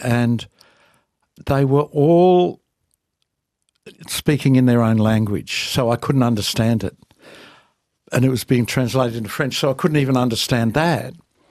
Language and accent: English; Australia; And I said, oh … from Australia, and I've had 2 stuffed marriages